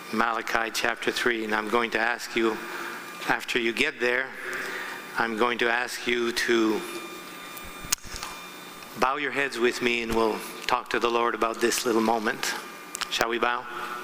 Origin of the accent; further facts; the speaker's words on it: Eden Valley, Colorado, United States; I'm from Eden Valley in Colorado